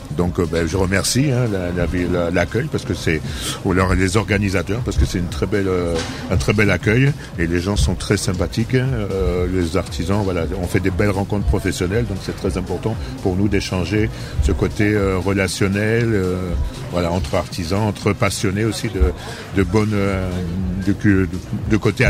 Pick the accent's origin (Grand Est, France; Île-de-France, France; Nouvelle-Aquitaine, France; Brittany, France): Nouvelle-Aquitaine, France; Bordeaux; On est de Bordeaux, donc voilà.